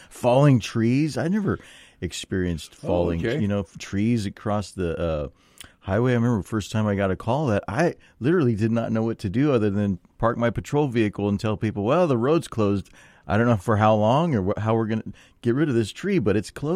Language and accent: English; Ventura, California, United States; It really it does remind me of when I grew up in Ventura. We would go to this town called Ojai